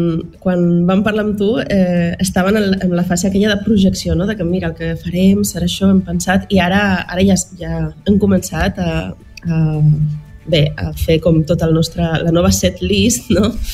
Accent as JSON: {"language": "Catalan", "town": "Ibiza", "region": "Balearic Islands", "country": "Spain", "said": "com que sóc eivissenca, doncs anem a mirar la cultura de casa, no?"}